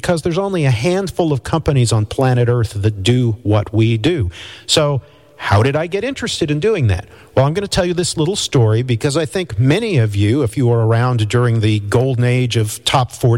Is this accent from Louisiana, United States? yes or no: no; New York, United States; I'm growing up in New York. I'm about 10 years old.